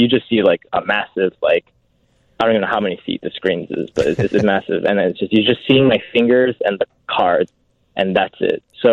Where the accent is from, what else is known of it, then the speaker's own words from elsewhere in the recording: Acton, Massachusetts, United States; also born or lived in Canada; A little town called Acton. Acton, Massachusetts, and I lived there. I lived there and grew up since I was 11. So I kind of pretty much consider that my childhood. I don't really remember too much of Canada